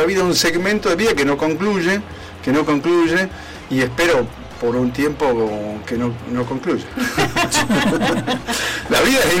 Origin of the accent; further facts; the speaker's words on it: Buenos Aires, Argentina; born there; Nace porque en realidad yo nací en Congreso.